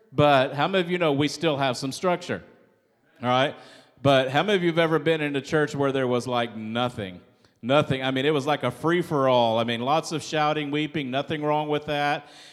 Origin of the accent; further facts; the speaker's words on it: Midwest, United States; I grew up in the Midwest where there's tornadoes